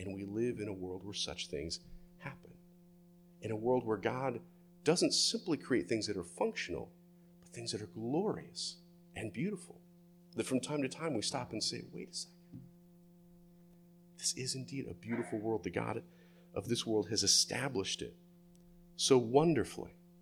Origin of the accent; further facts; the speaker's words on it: Florida, United States; I grew up in Central Florida, where snow is a rumor.